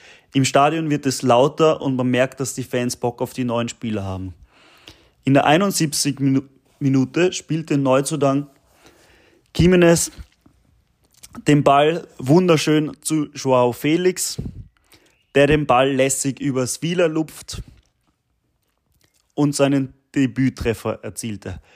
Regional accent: Austria; das freut mich als Österreicher natürlich, dass Marko Arnautovic den entscheidenden Treffer geschossen hat.

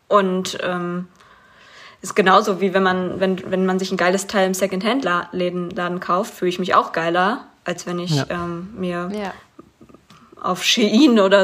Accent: Kleinmachnow, Brandenburg, Germany; ich komme aus Kleinmachnow, ich komme aus auch in der Nähe.

